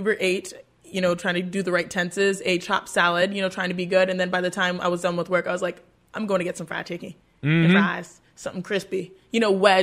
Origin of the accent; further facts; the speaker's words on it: Houston, Texas, United States; I want to go to H-Town, my hometown, okay?